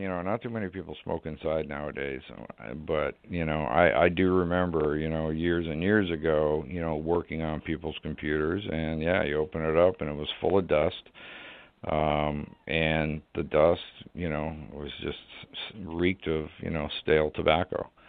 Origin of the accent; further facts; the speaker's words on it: Canada; now in United States; being down here in Florida, I don't see it much, but when I lived up north, you know, I'm originally from Canada